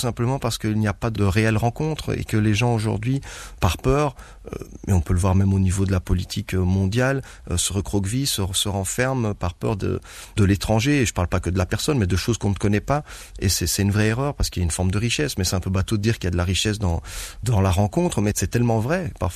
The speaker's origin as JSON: {"language": "French", "region": "Brussels", "country": "Belgium", "also_born_or_lived": "Lebanon", "said": "je dis je viens de Bruxelles. Sauf que Bruxelles, personne connaît."}